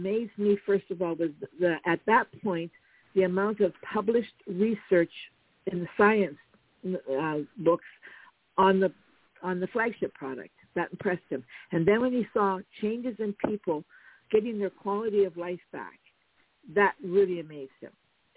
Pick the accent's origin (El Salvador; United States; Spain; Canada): Canada; Nova Scotia; born or raised there; now in Timmins, Canada